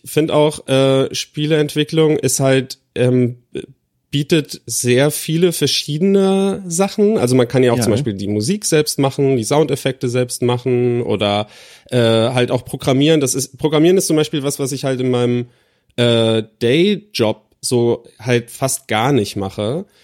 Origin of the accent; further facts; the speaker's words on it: Rhineland-Palatinate, Germany; Ich komme aus der Nähe von Kaiserslautern, da so Rheinland-Pfalz, Ecke, also Grenze zu Saarland und Frankreich.